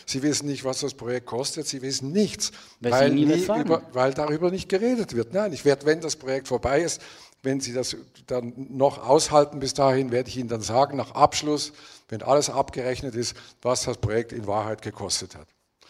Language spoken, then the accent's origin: German; Switzerland; Ich komme aus der Schweiz und rede nicht über Geld.